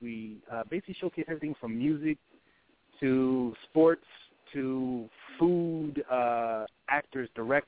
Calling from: Hollywood, California, United States; calling from Hollywood, California.

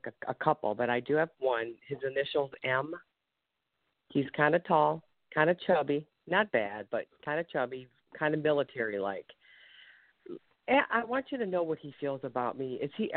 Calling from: Ohio, United States

